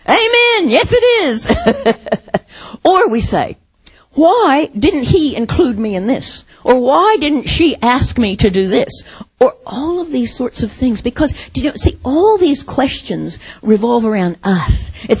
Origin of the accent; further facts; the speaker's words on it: United States; You know, I was brought up in America and we don't ask that kind of question.